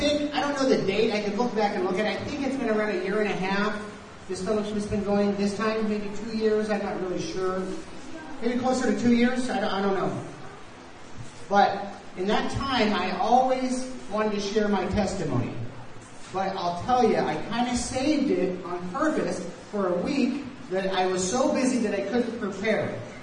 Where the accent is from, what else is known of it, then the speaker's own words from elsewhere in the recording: United States; So as you know, I am from the States.